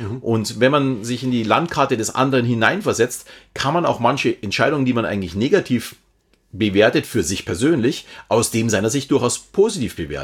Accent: Munich, Bavaria, Germany; Also ich kenne mich zum Beispiel hier jetzt als Münchner in Bayern recht gut aus

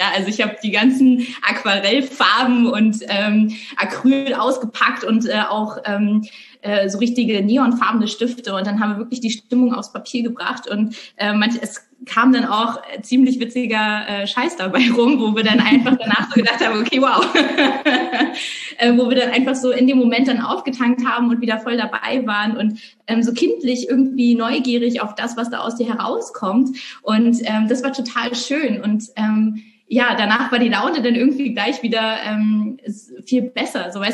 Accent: Rügen, Mecklenburg-Vorpommern, Germany; now in Hamburg, Germany; Ich bin Schauspielerin und Krankenschwester. Ich bin auf Rügen aufgewachsen und lebe jetzt irgendwie schon seit, ich glaube, bummelig 12, 13 Jahre in Hamburg

